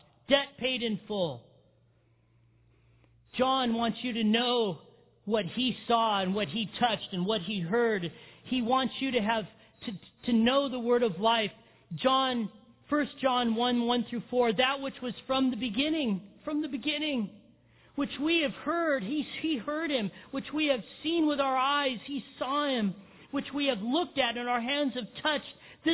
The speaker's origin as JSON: {"language": "English", "country": "United States", "said": "I'm a Gentile and you're a Jew. I'm from America and you were born in Jerusalem"}